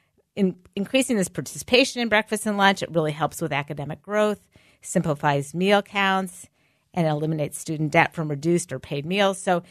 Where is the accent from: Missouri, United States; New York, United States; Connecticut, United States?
Missouri, United States; St. Louis; I grew up in St. Louis.